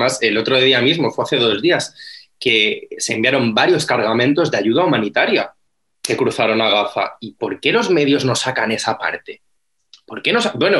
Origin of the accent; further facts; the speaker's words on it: Spain; lo que a mí me preocupa como judío español y europeo que soy